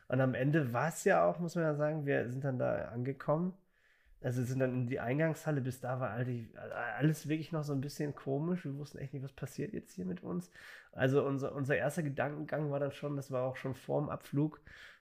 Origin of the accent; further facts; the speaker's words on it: Dortmund, North Rhine-Westphalia, Germany; ich bin schon auch Fußballfan, so, ne, als Dortmunder.